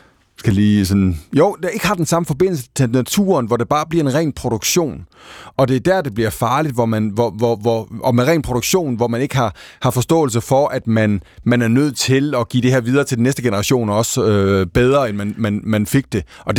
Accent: Haderslev, Region of Southern Denmark, Denmark; now in Copenhagen, Denmark; deres regionskontor i Haderslev, der hvor jeg kommer fra nede i Sønderjylland

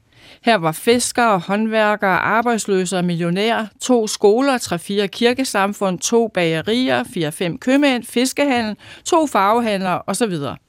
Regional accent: North Jutland, Denmark; så det, der så sker i hvert fald op i Vendsyssel, hvor jeg kommer fra

